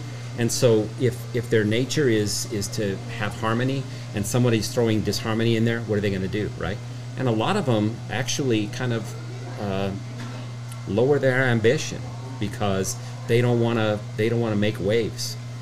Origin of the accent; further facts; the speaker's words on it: Mammoth, Arizona, United States; I grew up in Mammoth, Arizona.